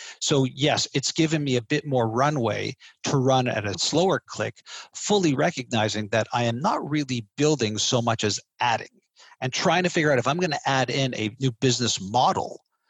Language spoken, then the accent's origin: English; Canada; I'm Canadian, which immediately makes me extremely apologetic